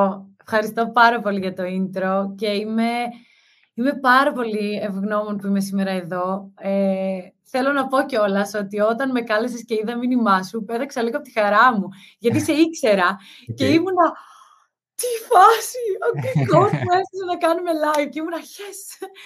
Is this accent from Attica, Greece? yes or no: no; Central Macedonia, Greece; μεγαλώνοντας ένα χωριό στη Βόρεια Ελλάδα, έξω από τη Θεσσαλονίκη